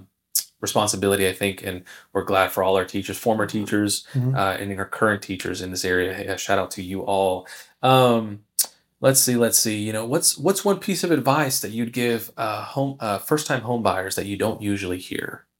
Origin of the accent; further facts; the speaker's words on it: Arkansas, United States; I remember going to California, visiting my dad, before graduation, they'd be like, oh, you know, I'm from Arkansas.